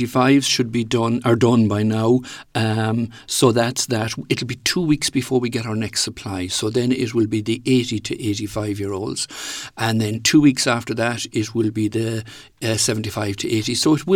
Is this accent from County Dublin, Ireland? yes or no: no; County Clare, Ireland; when I grew up in Clare, it was a very minority sport, because during the 50s, 60s and 70s